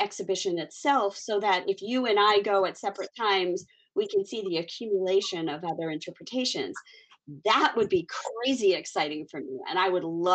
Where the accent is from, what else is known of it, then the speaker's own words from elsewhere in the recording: United States; I grew up in the United States. I am of South Asian origin. My parents are, one parent is Bengali, one parent is Maharashtrian.